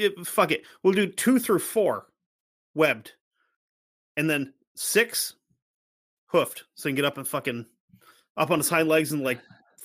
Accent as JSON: {"language": "English", "region": "New England", "country": "United States", "said": "Yeah, I'm from New England. That's how it works."}